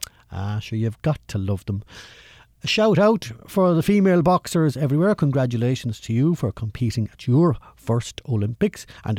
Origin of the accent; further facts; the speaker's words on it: Ireland; Maybe it's because I'm Irish, but bragging is, well, it's just so lacking in grace.